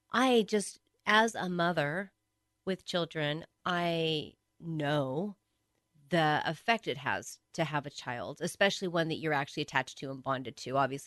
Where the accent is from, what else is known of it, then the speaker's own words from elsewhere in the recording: United States; I'm white American and I adore my family